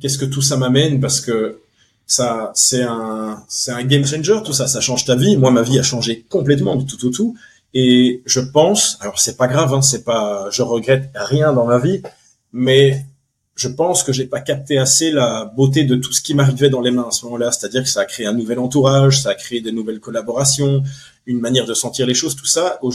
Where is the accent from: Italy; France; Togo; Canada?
Togo; born there; moi, je suis né donc au Togo, en Afrique.